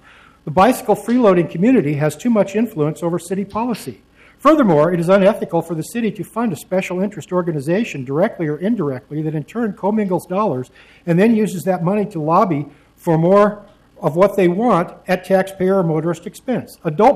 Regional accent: Portland, Oregon, United States; I'm from Northeast Portland

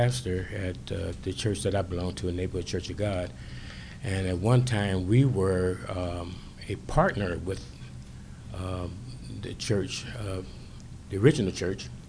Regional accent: Portland, Oregon, United States; And I was born and raised here in Northeast Portland. I was born here in 1953.

